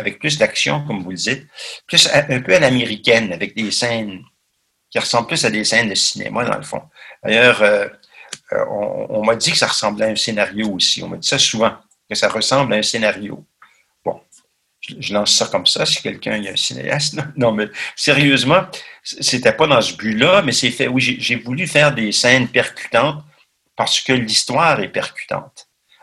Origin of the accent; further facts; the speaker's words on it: Ottawa, Ontario, Canada; Je suis revenu chez nous à Ottawa.